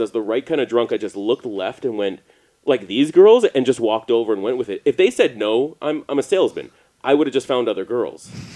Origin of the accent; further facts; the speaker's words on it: Canada; I don't know a lot about the IRA because I'm from Canada